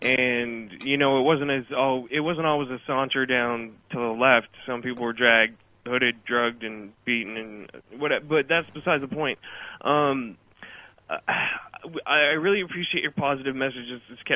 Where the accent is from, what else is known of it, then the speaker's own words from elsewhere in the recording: Canada; Hey, I'm from Canada.